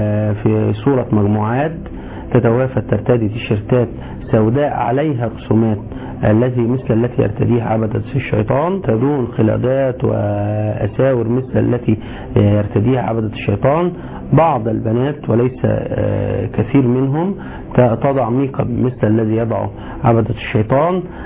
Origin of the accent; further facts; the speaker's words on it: Egypt; منوازع ضميري كمصري.